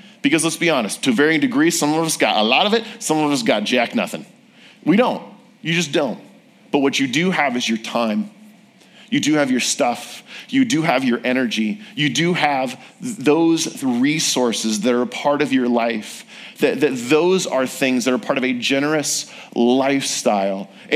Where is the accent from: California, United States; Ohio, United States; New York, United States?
California, United States; or it's super rainy outside and I'm from California and I don't want to go outside